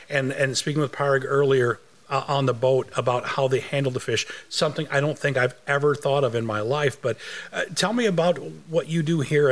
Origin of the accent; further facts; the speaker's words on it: Lansing, Michigan, United States; one of them actually has been to Lansing, my hometown in Michigan.